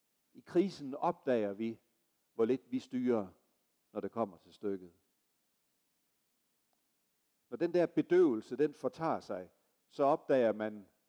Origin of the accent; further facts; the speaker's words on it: Central Denmark Region, Denmark; min barndoms missionshus hjemme i Vestjylland